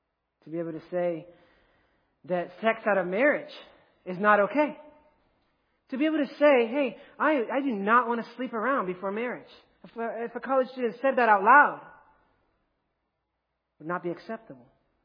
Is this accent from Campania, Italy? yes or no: no; Rome, Lazio, Italy; I grew up in Rome, Italy, as a missionary kid